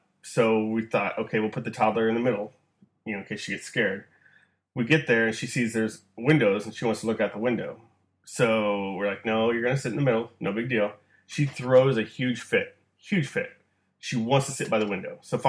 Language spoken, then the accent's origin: English; Washington, United States; now in Iowa, United States; I live in Iowa right now, so, and it sucks because it's flat and full of corn and shitty babies. But I grew up in Washington State